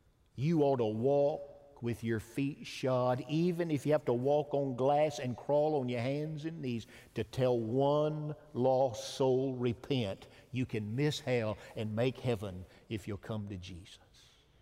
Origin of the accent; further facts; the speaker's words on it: Detroit, Michigan, United States; born there; of course, I was born in Detroit